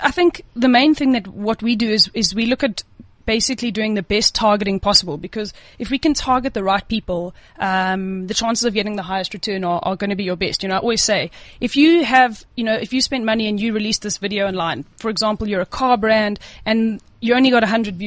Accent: United Kingdom; I'm British, so I don't tan very easily.

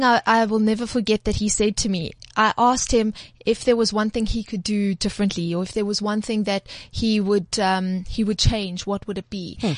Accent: South Africa; I'm South African before I'm anything else.

